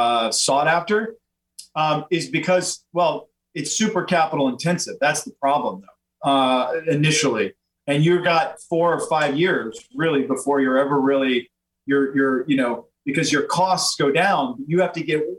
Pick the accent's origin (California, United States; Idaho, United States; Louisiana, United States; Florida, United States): Louisiana, United States; I'm from Louisiana, right? So in Louisiana, there's a festival for everything.